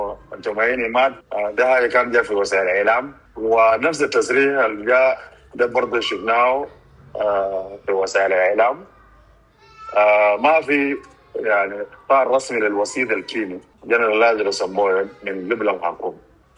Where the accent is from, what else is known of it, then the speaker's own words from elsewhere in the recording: South Sudan; نحن شعب جنوبي